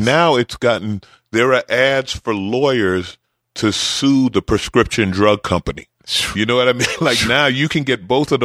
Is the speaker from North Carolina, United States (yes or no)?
no; New York, United States; You know, like I grew up in New York. And in New York, New Yorkers will help a foreigner out.